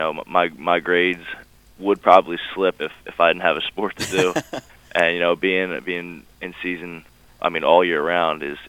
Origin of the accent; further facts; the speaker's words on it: Cape May, New Jersey, United States; Now, I'm from a small town in New Jersey, you know, South Jersey. I'm from Cape May